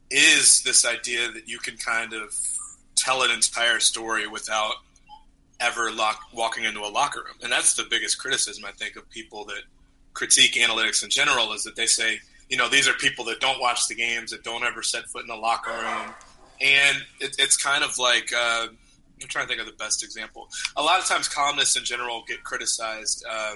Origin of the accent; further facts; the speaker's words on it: Chicago, Illinois, United States; I'm from Chicago, where he spent a lot of time and where he went to school.